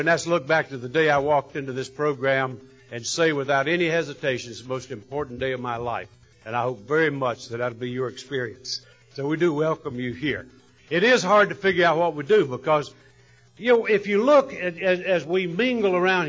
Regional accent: North Carolina, United States; that hurts me because I'm from North Carolina, and tobacco's what keeps us alive, folks.

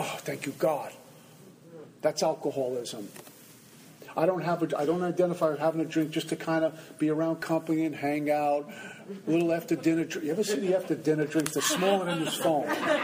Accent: Brooklyn, New York, United States; You can tell I'm from Brooklyn, right?

